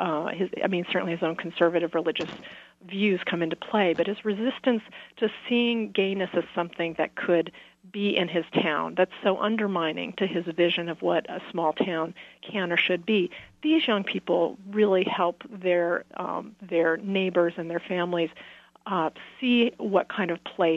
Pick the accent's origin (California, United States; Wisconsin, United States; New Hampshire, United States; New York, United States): California, United States; I'm from California and from the Central Valley of California